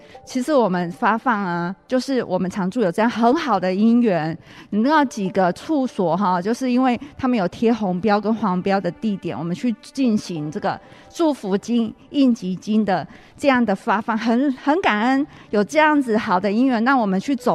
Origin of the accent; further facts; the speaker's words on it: Taiwan; 我们觉得我们台湾人都很善良，